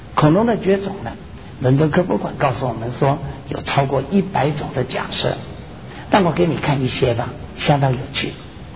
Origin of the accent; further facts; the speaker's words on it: Hong Kong; 我小的时候在香港半夜呢